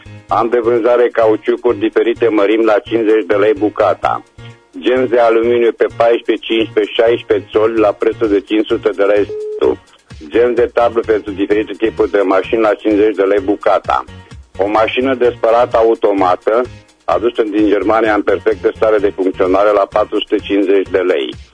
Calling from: Reșița, Caraș-Severin, Romania; Alo, bună ziua! … sunt din Reșița și am și eu de vânzare următoarele.

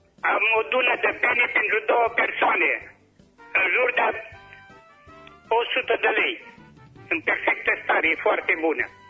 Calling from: Caransebeș, Caraș-Severin, Romania; din Caransebeș.

